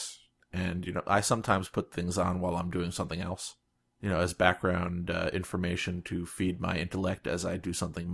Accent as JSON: {"language": "English", "region": "New York", "country": "United States", "accent": "New York", "said": "He's making fun of my New York accent."}